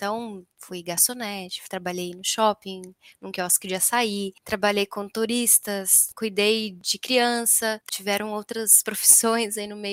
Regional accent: Brazil; moved away as an adult; now in Portugal; eu saí do Brasil como jornalista e tinha essa ideia de buscar um trabalho aqui em Portugal

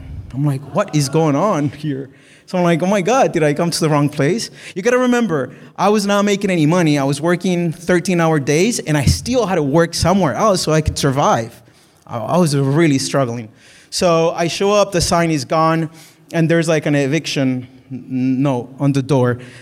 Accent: Colombia; I'm obviously Latino from Colombia

